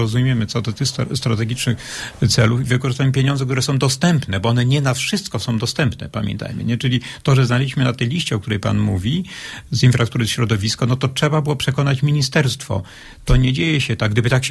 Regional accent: Gubin, Lubusz Voivodeship, Poland; w Gubinie, z którego pochodzę, byłem jednym z lepszych piłkarzy

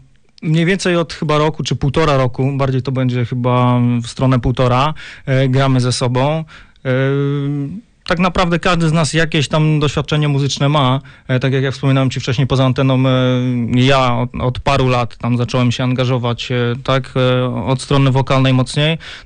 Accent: Jasień, Lubusz Voivodeship, Poland; now in Poznań, Poland; W większości pochodzimy z Lubuskiego. Tak jak pisałem, 3/4 składu pochodzi z Lubuskiego. Ja jestem z Jasienia

